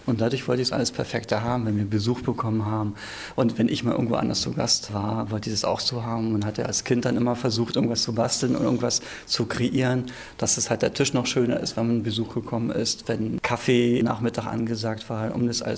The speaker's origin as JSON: {"language": "German", "region": "East Germany", "country": "Germany", "tie": "born or raised there", "said": "Ich bin im Osten groß geworden und da war es etwas anders."}